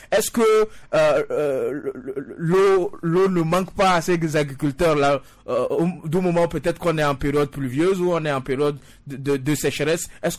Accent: Togo; nous, en tant qu'Africains, beaucoup plus précis en tant que Togolais

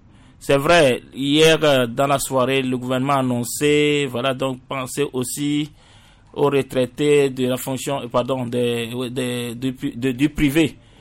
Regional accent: Togo; Nous, nous sommes Togolais aussi. Nous participons à l'économie togolaise.

